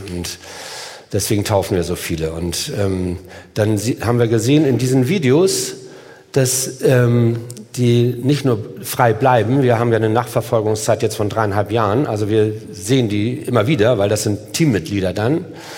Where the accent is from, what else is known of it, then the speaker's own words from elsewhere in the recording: Hamburg, Germany; Ich komme nicht aus Deutschland, das sage ich immer, ne? Ich komme aus Hamburg.